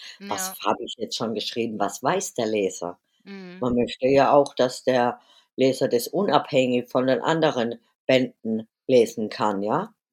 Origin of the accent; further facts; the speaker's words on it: Mannheim, Baden-Württemberg, Germany; born there; Das spielt in Mannheim, also in meinem Geburtsort.